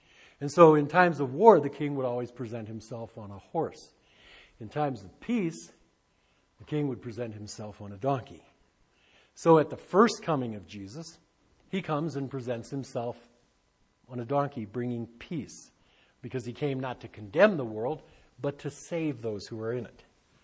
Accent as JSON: {"language": "English", "region": "Michigan", "country": "United States", "tie": "born or raised there", "said": "I grew up just outside of Detroit. And we had all these ethnic neighborhoods, Polish neighborhoods, Italian, German."}